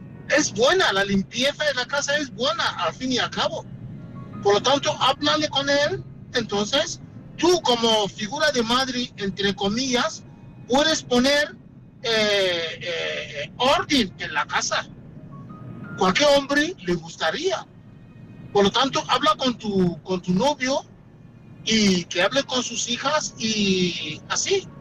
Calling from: Valencia, Valencian Community, Spain; de Valencia, hasta luego.

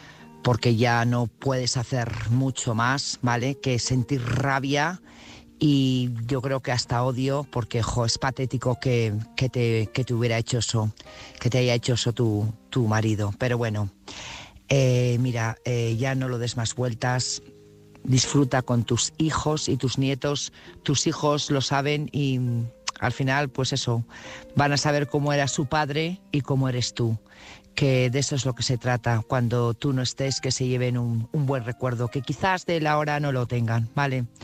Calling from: Burgos, Castile and León, Spain; corresponsal de Burgos.

